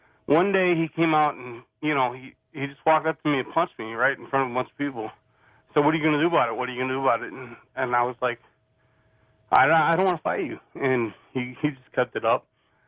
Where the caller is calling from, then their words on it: Arkansas, United States; also born or lived in Chicago; I'm …, Arkansas.